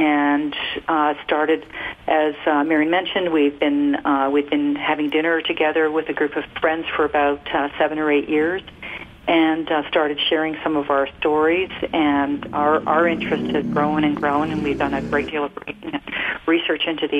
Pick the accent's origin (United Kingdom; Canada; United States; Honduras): Canada; also born or lived in Australia; I was born in Australia and did relocate to Canada in early childhood.